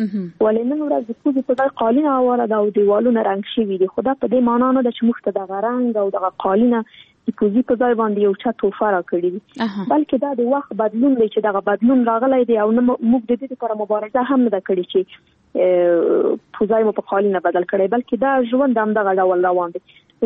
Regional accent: Afghanistan; نن ورځ موږ څومره کلونه کېږي چې په افغانستان کې جګړه روانه ده. زه خو شخصا په جګړه کې پیدا شوی یم، دا په جګړه کې رالویه شولم

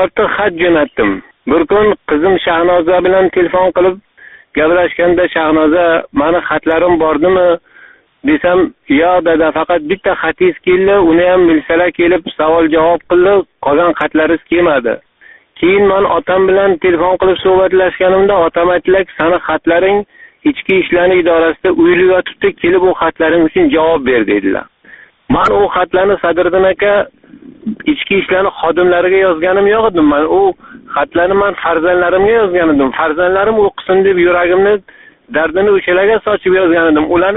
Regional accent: Shofirkon, Bukhara Region, Uzbekistan; born there; moved away as an adult; Buxoro viloyati Shofirkon tumanida 1965 yil tug'ilganman.

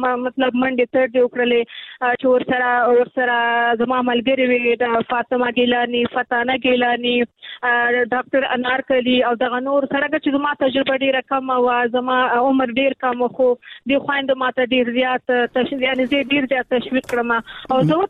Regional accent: Nangarhar, Afghanistan; ما مخکې کابل کې کار کوم، بیا ما خپل اساسي هدف چونکه زه د ننګرهار یم، ما ویل نور کابل بس دی

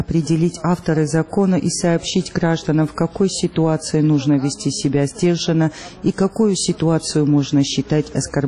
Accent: Georgia; И, по-моему, мы, грузины, известны этим. В нашей стране очень много представителей разных религий.

